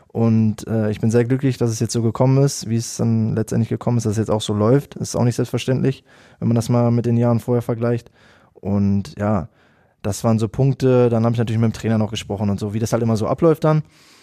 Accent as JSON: {"language": "German", "town": "Bochum", "region": "North Rhine-Westphalia", "country": "Germany", "tie": "born or raised there", "said": "ich bin in Herne geboren, ich habe meine ganze Kindheit in Bochum verbracht. Deswegen kenne ich das hier, ich kenne, wie die Leute sind, deswegen ist das für mich Heimat auch."}